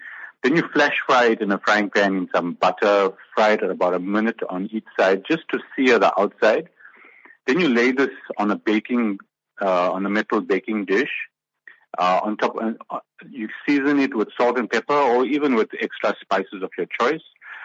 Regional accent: Durban, KwaZulu-Natal, South Africa; I was born and brought up in Durban, with Durban in my veins.

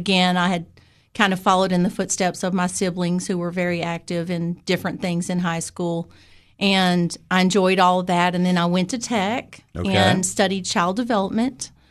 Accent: Cookeville, Tennessee, United States; born there; I was born right here in Cookeville, Tennessee, okay, at the old Cookeville General Hospital.

